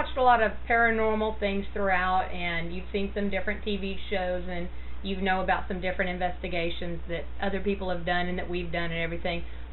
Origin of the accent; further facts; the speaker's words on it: Ireland; I'm Irish, so that'll hold a place in my heart.